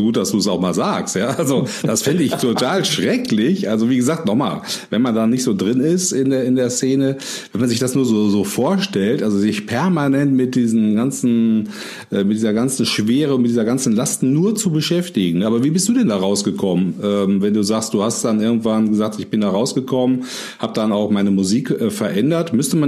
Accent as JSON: {"language": "German", "town": "Hochdahl", "region": "North Rhine-Westphalia", "country": "Germany", "said": "Hey, ich komme aus Hochdahl."}